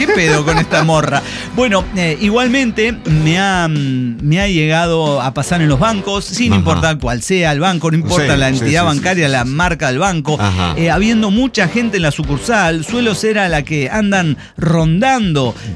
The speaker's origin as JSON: {"language": "Spanish", "town": "Iztacalco", "region": "Mexico City", "country": "Mexico", "said": "soy de Iztacalco. Tampoco es que vengo de Beverly Hills."}